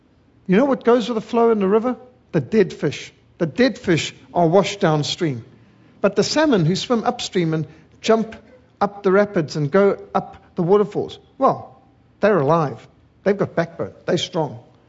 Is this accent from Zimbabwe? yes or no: yes; Zimbabwe; I was brought up in Rhodesia when we had very much of this British education and lots of poems of Tennyson and Rudyard Kipling and memorizing of things.